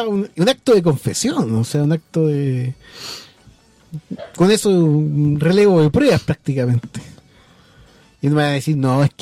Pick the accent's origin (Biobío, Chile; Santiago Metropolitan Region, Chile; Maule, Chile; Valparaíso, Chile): Santiago Metropolitan Region, Chile; Santiago; Lo que yo creo que debe molestarle más es que somos santiaguinos.